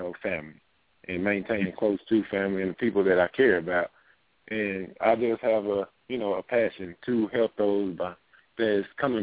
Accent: Longview, Texas, United States; I'm from Longview, Texas.

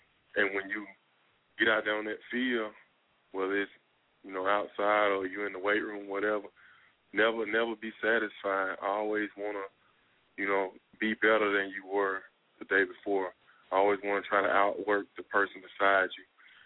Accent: Selma, Alabama, United States; We had second annual football camp down in my hometown, Selma, Alabama.

